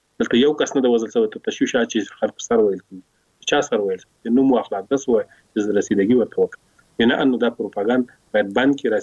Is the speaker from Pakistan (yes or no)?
no; Afghanistan; موږ افغانان یو